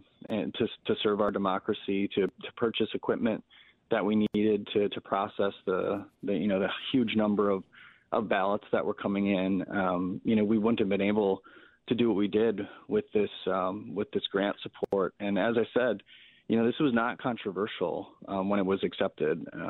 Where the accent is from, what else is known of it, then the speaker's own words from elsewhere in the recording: Green Bay, Wisconsin, United States; I'm born and raised in Green Bay and, you know, spent a little bit of time away in Madison, but otherwise I've been here my entire life